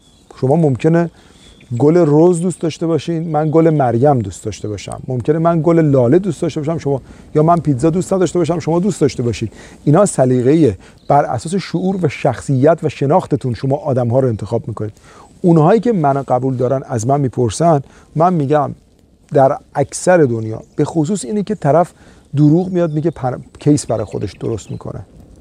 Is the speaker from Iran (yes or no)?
yes; Iran; born there; من تو ایران به دنیا اومدم، ایرانی ام.